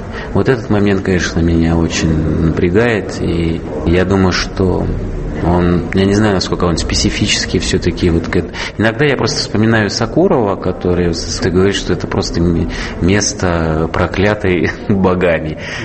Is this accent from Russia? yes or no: no; Switzerland; Russian is a second language; я себе чувствую очень свободно в России, больше, чем у себя на родине.